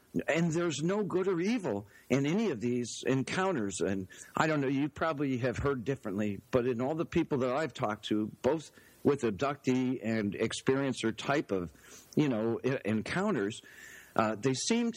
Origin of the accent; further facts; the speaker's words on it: Albany, New York, United States; Oh, I grew up in near Albany, New York. It's a suburb of Albany. It's the capital of the Empire State.